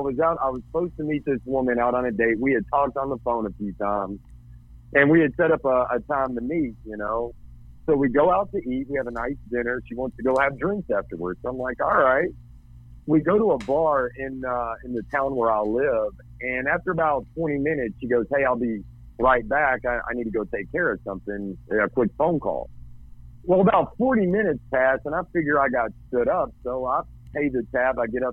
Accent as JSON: {"language": "English", "region": "Alabama", "country": "United States", "lives_now": "Athens, United States", "said": "Originally, I'm from Alabama, but I live in Texas."}